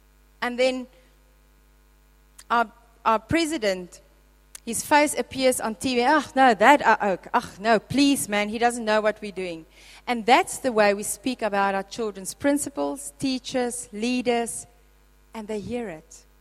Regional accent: South Africa; God has given your children to you as South African for you to raise them in this country.

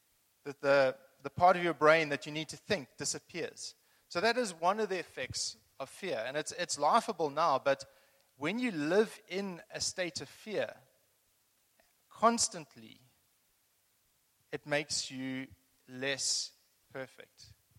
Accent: Zimbabwe; I spent a long time in Zimbabwe. I'm actually from Zimbabwe, so a lot of it, Zimbabwe feels like home.

